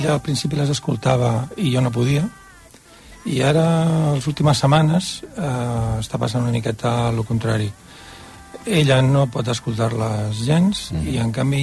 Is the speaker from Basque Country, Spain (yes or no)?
no; Barcelona, Catalonia, Spain; nosaltres som de Barcelona, però estiuegem a Palautordera.